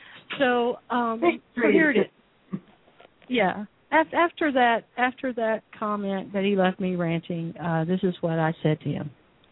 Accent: United States; I'm as American or more so as anyone else in this stolen land of the not really free.

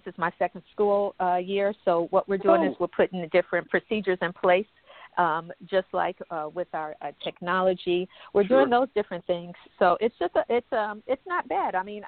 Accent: Chicago, Illinois, United States; I'm from Chicago.

